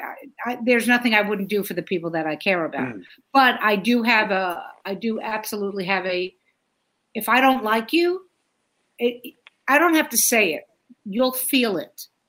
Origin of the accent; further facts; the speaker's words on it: Brooklyn, New York, United States; I'm from Brooklyn. What can I tell you?